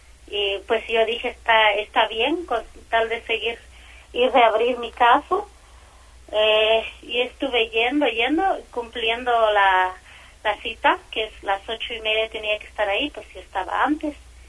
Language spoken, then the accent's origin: Spanish; Guatemala; como guatemalteca y mujer indígena